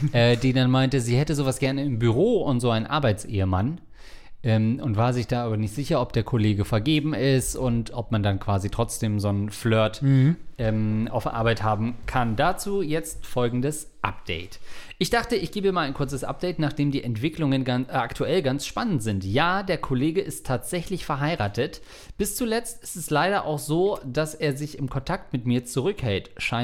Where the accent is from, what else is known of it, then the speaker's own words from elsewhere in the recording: East Germany, Germany; Naja, bei uns in Ostdeutschland gab es bestimmt keinen Koriander.